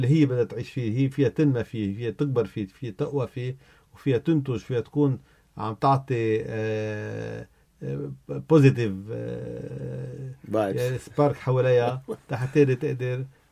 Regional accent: Lebanon

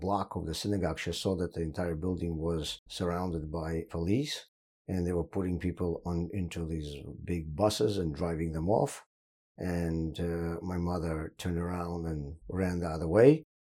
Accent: Saint Petersburg, Russia; born there; English is a second language; I was born in Leningrad, which is called St. Petersburg right now, in the country that was back then called USSR. Now that territory is the Russian Federation.

